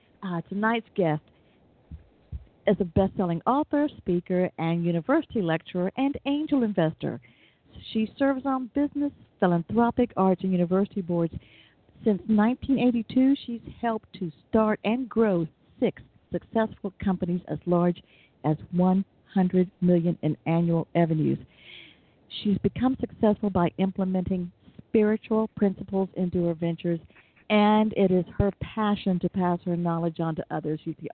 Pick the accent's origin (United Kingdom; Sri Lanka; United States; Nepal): United States; Atlanta, Georgia; because that happened in my hometown, Atlanta, Georgia, murder.